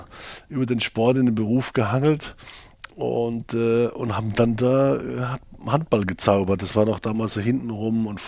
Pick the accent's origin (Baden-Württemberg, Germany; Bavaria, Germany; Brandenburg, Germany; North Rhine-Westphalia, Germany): Baden-Württemberg, Germany; Leutershausen; also born or lived in Heidelberg; wir sind ja in der Weingegend groß geworden, in Heidelberg oder Leutershausen letztendlich.